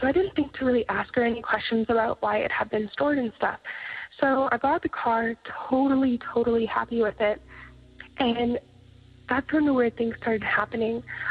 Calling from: Canada; I am from Canada

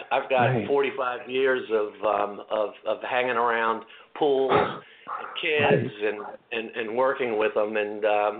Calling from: Baltimore, Maryland, United States; Calling from Baltimore, Maryland.

